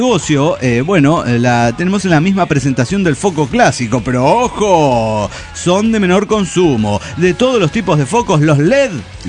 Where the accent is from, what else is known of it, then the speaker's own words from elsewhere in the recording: Cochabamba, Bolivia; de Cochabamba, Bolivia.